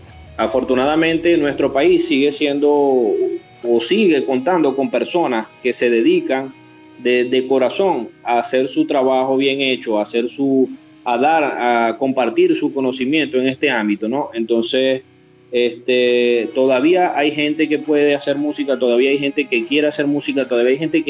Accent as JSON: {"language": "Spanish", "town": "Maracaibo", "region": "Zulia", "country": "Venezuela", "said": "estamos muy orgullosos de decir que somos de Venezuela, que somos del estado Zulia y que somos de Maracaibo."}